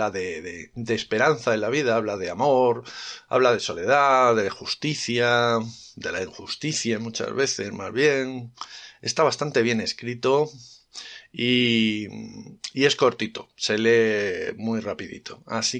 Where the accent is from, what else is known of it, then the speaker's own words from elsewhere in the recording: Cáceres, Extremadura, Spain; este tío es de Cáceres, ¿vale? Y como es de mi terruño